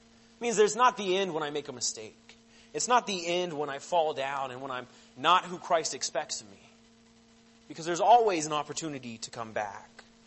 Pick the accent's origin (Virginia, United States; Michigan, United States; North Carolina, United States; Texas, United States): Virginia, United States; Yorktown; moved away as an adult; also born or lived in Florida; So I grew up in Virginia, in Yorktown, and I lived there for most of my life. I lived there for, I think, 18 years until I went to college. I went down to Florida College